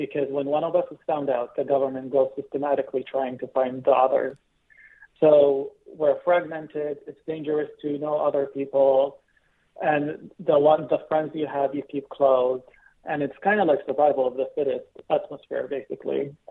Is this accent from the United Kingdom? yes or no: no; Qatar; moved away as an adult; now in United States; so I was born and raised in Qatar, and then I left Qatar in 2011 and been living in the U.S. since then.